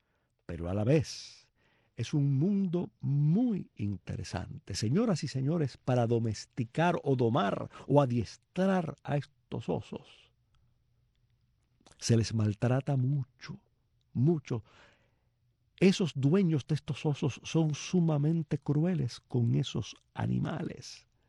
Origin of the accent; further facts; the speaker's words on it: Cuba; moved away; todos los cubanos que nos fuimos de Cuba